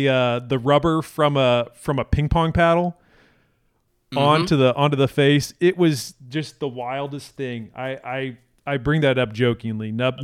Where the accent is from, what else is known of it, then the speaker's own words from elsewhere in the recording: Texas, United States; And being a Texan, you know